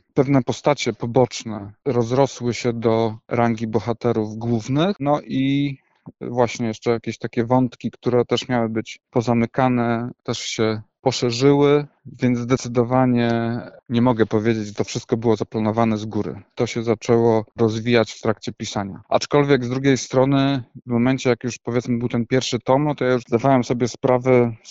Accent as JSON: {"language": "Polish", "town": "Poznań", "region": "Greater Poland Voivodeship", "country": "Poland", "tie": "born or raised there", "said": "dorastając jako chłopak w Poznaniu, nie zdawałem sobie sprawy z tego, że żyję w mieście"}